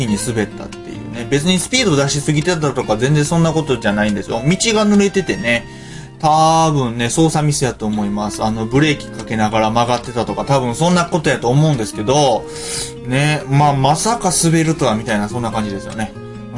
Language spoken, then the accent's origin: Japanese; Kansai, Japan; 僕ね、関西人なんですよ。近畿。関西出身で、関西住みで、まあ、国外に出たことのない人間なんですね。